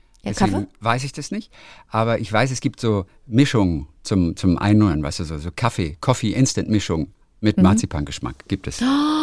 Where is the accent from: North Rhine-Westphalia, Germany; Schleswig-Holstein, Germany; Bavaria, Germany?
Schleswig-Holstein, Germany; Lübeck; born there; Ich bin aus Lübecker, das ist meine DNA. Ich bin in Lübeck geboren, das ist in meiner DNA ist das drin.